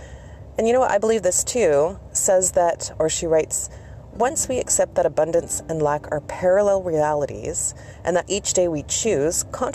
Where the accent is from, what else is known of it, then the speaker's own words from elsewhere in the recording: Canada; Today, I'm celebrating Canadian Thanksgiving. I don't know why I keep saying Canadian. I'm Canadian and that's my Thanksgiving.